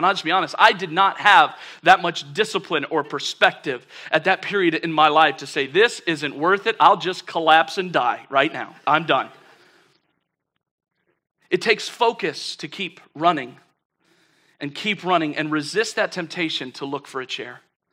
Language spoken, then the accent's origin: English; Ohio, United States; this was the time of year where I grew up in Ohio.